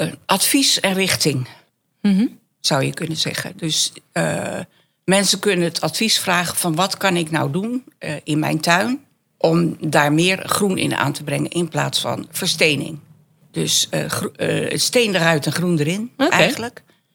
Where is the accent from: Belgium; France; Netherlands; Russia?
Netherlands; Vleuten, Utrecht; Ik kom uit Vleuten oorspronkelijk. Dus ja? Ik ben eigenlijk een dorpeling.